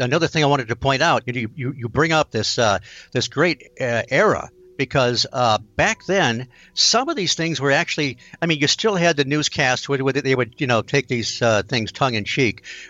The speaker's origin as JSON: {"language": "English", "region": "Michigan", "country": "United States", "tie": "born or raised there", "said": "It was mid 60s, and I grew up in Michigan."}